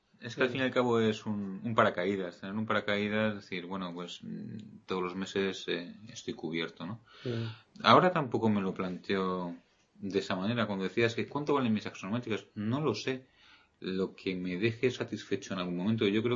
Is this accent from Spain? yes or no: yes; Madrid, Community of Madrid, Spain; moved away as an adult; Huí de Madrid. Nací y viví en Madrid durante 30 años.